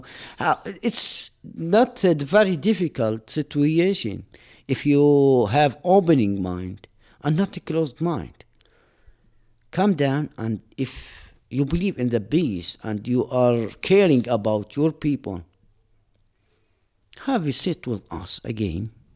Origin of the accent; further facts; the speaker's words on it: Hebron Governorate, Palestine; English is a second language; I'm from El Baqa Valley, west of Hebron. The valley is near Kiryat Arba settlement and Har Sina settlement. We live in this land hundreds of years. I born here in this land.